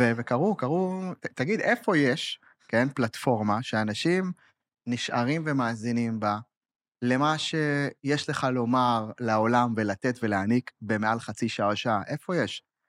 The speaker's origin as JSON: {"language": "Hebrew", "town": "Ma'alot", "region": "Northern District", "country": "Israel", "tie": "born or raised there", "said": "אני מהצפון, גדלתי במעלות, מושב חוסן, אתה יודע, בין חיים עירוניים למושב"}